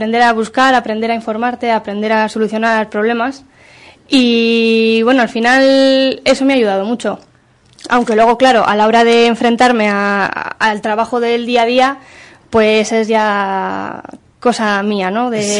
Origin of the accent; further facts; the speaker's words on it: Miranda, Castile and León, Spain; Al final somos de Miranda, hemos nacido en Miranda, nos hemos criado en Miranda y queremos que Miranda funcione, ¿no?